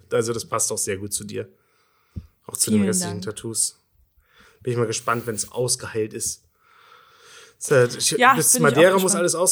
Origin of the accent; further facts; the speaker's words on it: East Germany, Germany; also erstens komme ich ja aus dem Osten.